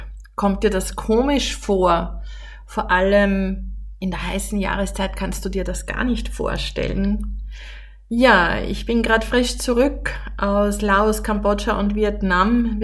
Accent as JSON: {"language": "German", "region": "Upper Austria", "country": "Austria", "tie": "born or raised there", "said": "Ich bin ja in Oberösterreich im Mühlviertel aufgewachsen"}